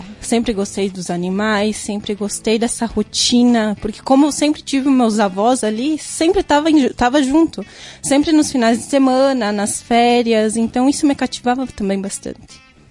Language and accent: Portuguese; Marau, Rio Grande do Sul, Brazil; Sou de Marau.